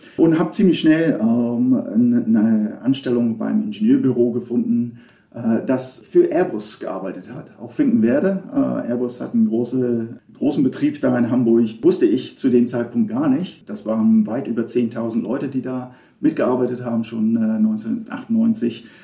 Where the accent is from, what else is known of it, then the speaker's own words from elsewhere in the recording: England, United Kingdom; Ich bin in England geboren, aufgewachsen, zur Schule gegangen, alles gut, normal, wenn man so will. Meine Familie kommt daher, ich habe drei Schwestern